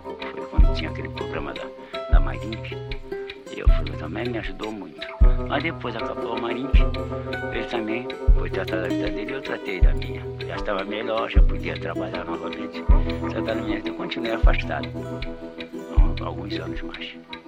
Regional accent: Rio de Janeiro, Brazil; born there; Nasci no Rio de Janeiro, na rua, no bairro do Catete, na rua Ferreira Guiana, em 1908, no dia 11 de outubro.

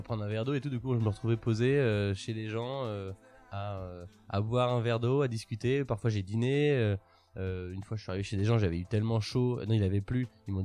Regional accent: Centre-Val de Loire, France; Nous, toute la famille vient, enfin, de côté de ma mère, on vient tous de Sologne. On se considère de Sologne. On est des cousins éloignés de … tu vois. Donc, okay. Ma famille habite vraiment dans le Loir-et-Cher.

